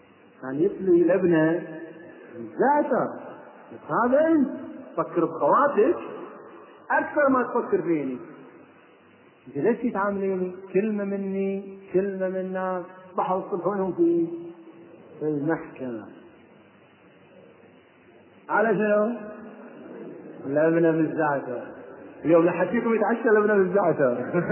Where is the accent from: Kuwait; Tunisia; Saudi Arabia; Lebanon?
Kuwait; هذه قصه طلاق عندنا في الكويت